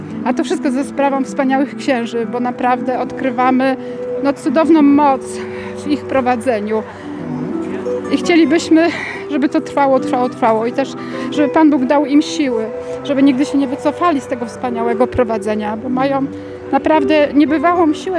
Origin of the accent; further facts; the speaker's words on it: Wolsztyn, Greater Poland Voivodeship, Poland; Z Wolsztyna.